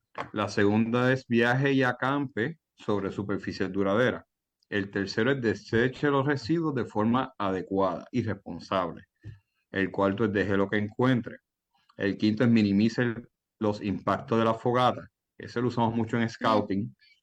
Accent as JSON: {"language": "Spanish", "country": "Puerto Rico", "said": "Por ejemplo, en Puerto Rico nosotros somos locos con el coquí."}